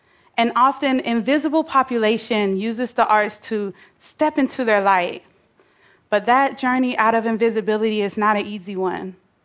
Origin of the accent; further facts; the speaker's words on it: Atlanta, Georgia, United States; I grew up in Atlanta, Georgia, bouncing from house to house with a loving, close-knit family as we struggled to find stability in our finances.